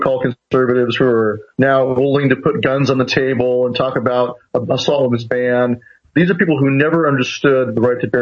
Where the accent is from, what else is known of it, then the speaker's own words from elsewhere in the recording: United States; as an American, as a military veteran, and as a father, pledge the following.